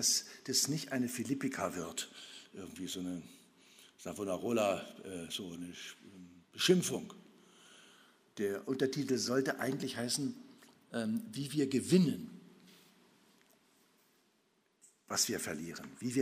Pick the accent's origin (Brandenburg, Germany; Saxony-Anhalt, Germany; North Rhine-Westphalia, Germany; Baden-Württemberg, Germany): Saxony-Anhalt, Germany; Wenn ich jetzt höre, wie auch in meiner Heimat in der Altmark